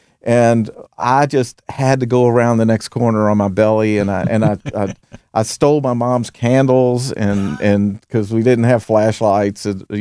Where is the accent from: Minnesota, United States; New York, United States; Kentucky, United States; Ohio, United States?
Kentucky, United States; I'm from Kentucky, so holes are everywhere.